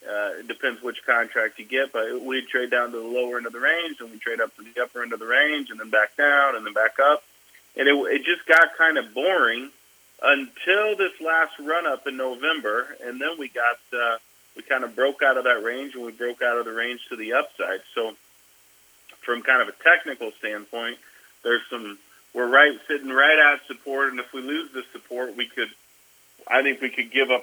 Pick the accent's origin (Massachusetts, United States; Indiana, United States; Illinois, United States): Indiana, United States; also born or lived in Oklahoma; Like Jimmy said, I was born in Indiana. I'm originally from Indiana.